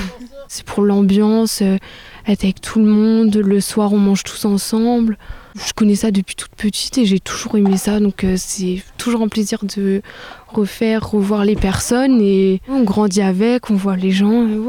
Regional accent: Le Mans, Pays de la Loire, France; du coup moi je suis pas du tout du coin, je suis plus de la Sarthe, du côté du Mans.

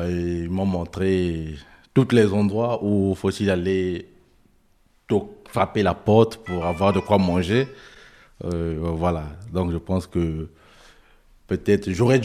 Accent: Ukraine; now in France; Je reviens de l'Ukraine. J'ai fui la guerre, je suis en France depuis le 2 mars.

